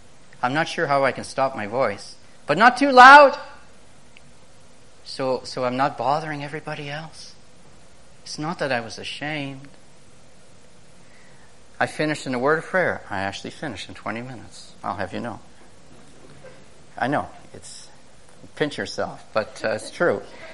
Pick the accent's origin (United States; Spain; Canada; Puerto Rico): Canada; I'm a Canadian. I don't even vote.